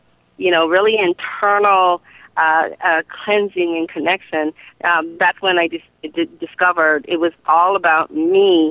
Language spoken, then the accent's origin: English; Hawaii, United States; moved away; when I moved to the mainland from Hawaii, I'm from Hawaii, everything was just so beautiful for me.